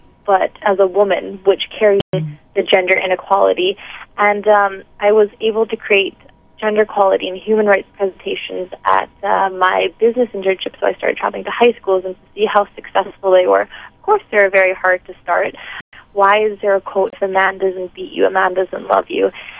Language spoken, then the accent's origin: English; Vancouver, British Columbia, Canada; born there; I was born here in Vancouver